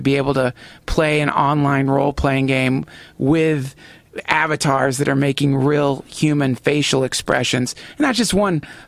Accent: North Carolina, United States; I grew up in North Carolina

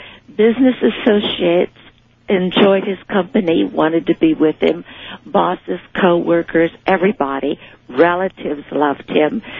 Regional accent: Gainesville, Florida, United States; Ken, by the way, I'm from Gainesville, Florida

